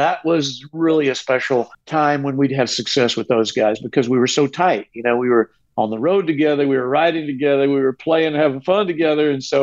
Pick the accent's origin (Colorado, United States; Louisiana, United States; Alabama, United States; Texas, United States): Texas, United States; It's about my history time growing up in Texas, put to music.